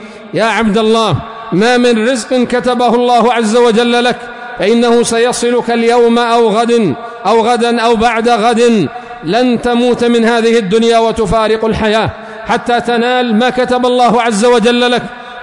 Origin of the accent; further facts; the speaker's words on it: Yemen; لو نظرنا هنا في بلادنا اليمن وفي المناطق المحررة على الخصوص